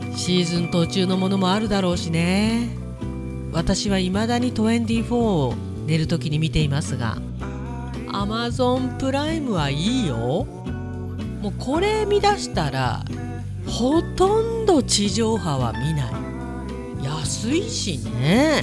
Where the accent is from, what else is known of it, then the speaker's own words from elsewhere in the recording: Hokkaido, Japan; 私はね、根っからのどさんこだよね。